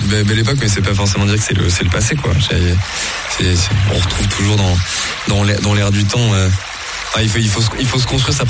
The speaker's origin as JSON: {"language": "French", "town": "Paris", "region": "Île-de-France", "country": "France", "said": "Je suis un Parisien pur jus en vrai, et j'ai toujours dit que je ferais toute ma vie à Paris parce que c'est la plus belle ville du monde, c'est ma ville."}